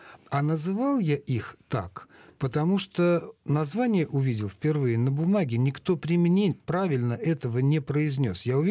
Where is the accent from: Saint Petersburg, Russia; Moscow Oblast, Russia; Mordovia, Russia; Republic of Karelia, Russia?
Saint Petersburg, Russia; я родился и вырос в Ленинграде, ныне Петербурге.